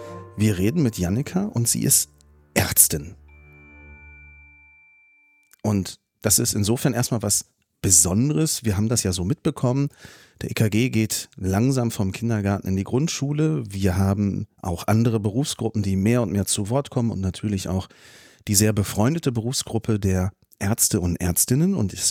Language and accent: German; North Rhine-Westphalia, Germany; Jetzt komme ich aus Nordrhein-Westfalen, anderes Bundesland als Tübingen